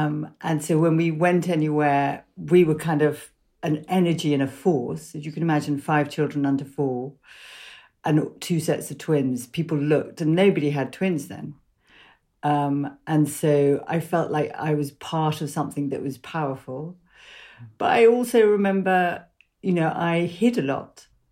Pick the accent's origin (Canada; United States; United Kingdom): United Kingdom; London; So I grew up in London.